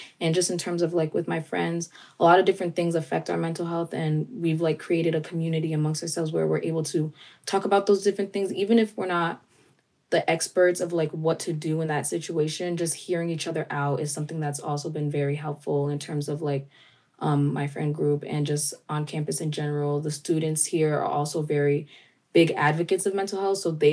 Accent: Cranston, Rhode Island, United States; Yeah, so I'm actually from Cranston, Rhode Island, so way, way up north, right next to Massachusetts, the whole New England area.

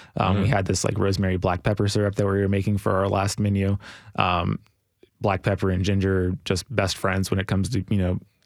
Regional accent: Louisiana, United States; which really hurts for me since I'm from Louisiana.

